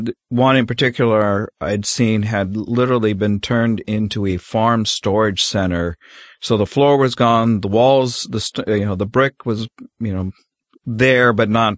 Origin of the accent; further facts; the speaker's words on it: United States; as an American growing up, and you just, you know, it's a foreign situation because we've never really gone through that type of stuff.